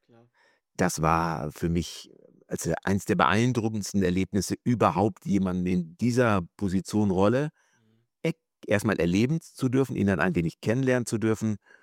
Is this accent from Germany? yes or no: yes; Lemgo, North Rhine-Westphalia, Germany; aus unserer Zeit in Lemgo, wo ich groß geworden bin, alte Hansestadt Lemgo